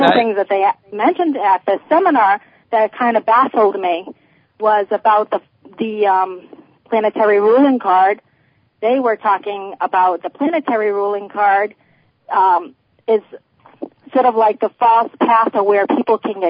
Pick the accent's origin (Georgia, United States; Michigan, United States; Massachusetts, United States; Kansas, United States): Massachusetts, United States; And I'm from Massachusetts.